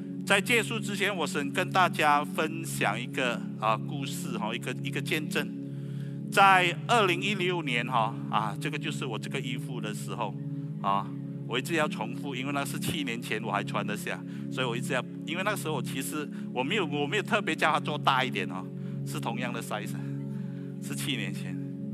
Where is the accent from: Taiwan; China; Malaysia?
Malaysia; 我是从马来西亚来